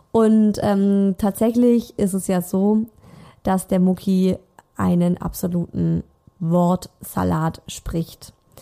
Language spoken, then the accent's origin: German; Baden-Württemberg, Germany; accent: Swabian; sprechen mein Mann und ich viel mehr Schwäbisch. Er findet es total lustig. Er macht da auch oft so ein bisschen Fun über meinen Dialekt.